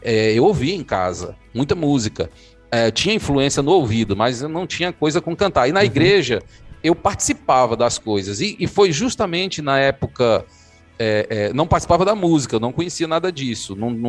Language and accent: Portuguese; Fortaleza, Ceará, Brazil; Nasci e me criei em Fortaleza, como diz o ditado nordestino, né? Nasci e me criei por lá.